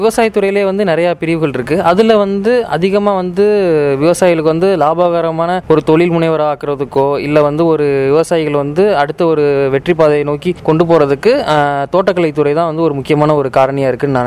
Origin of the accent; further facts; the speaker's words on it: Tiruvadanai, Tamil Nadu, India; என்னுடைய சொந்த ஊர் வந்து ராமநாதபுரம் மாவட்டம் பக்கத்தில் உள்ள திருவாடனைங்கிற ஊர் தான் என்னோட சொந்த ஊர்.